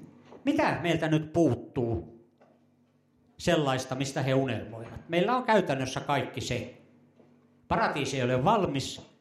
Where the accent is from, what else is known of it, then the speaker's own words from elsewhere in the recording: Kemi, Lapland, Finland; 50 vuotta sitten, 55 vuotta sitten, kun olin pikkupoika Kemissä